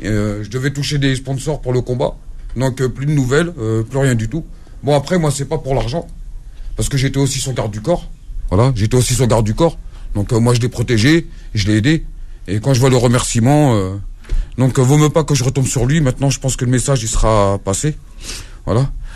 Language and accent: French; Tunisia; Oui, en Tunisie, dans le sud tunisien, dans mon village natal.